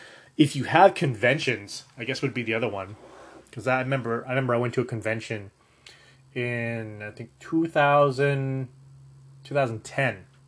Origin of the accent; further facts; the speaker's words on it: Kitchener, Ontario, Canada; I'm from Kitchener, Ontario, which is 250,000 people. It's not massive. It's not tiny, tiny, but it's not massive.